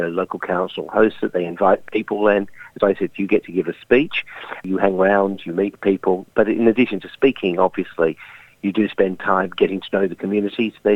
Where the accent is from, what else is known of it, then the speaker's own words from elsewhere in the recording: Australia; born there; I was born in Australia, and my family's been here over 160 years.